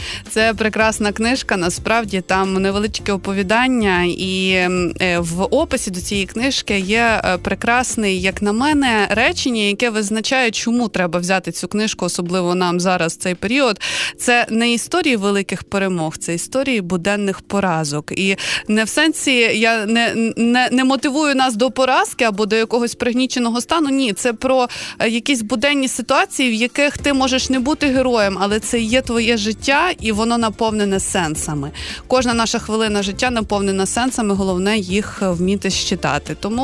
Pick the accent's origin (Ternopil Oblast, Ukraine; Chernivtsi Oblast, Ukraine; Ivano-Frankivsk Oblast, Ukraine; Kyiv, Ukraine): Kyiv, Ukraine; я, наприклад, як людина, яка народилася і виросла в Києві, і там в родині вірян Московського патріархату